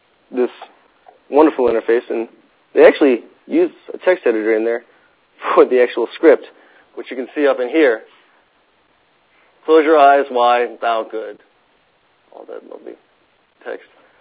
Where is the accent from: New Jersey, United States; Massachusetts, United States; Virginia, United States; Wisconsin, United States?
Virginia, United States; Richmond; I'm from Richmond, Virginia, and I have a small animation and print design company that I run there.